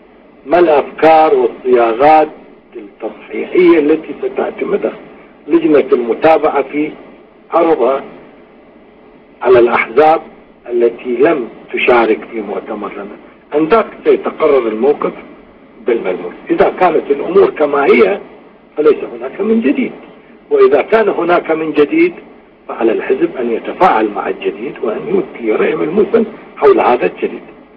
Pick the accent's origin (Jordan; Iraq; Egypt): Iraq; ولكن كعراقي كمعارض عراقي كمواطن عراقي أفهم